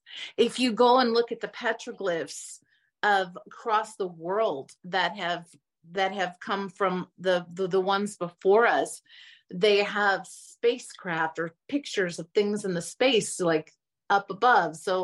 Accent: Dallas, Texas, United States; now in Arizona, United States; I grew up in Dallas, now I'm in Arizona

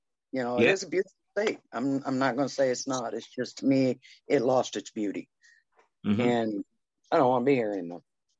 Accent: Norvell, Michigan, United States; I grew up in Norville, Michigan, 5 miles from the Brooklyn International Speedway.

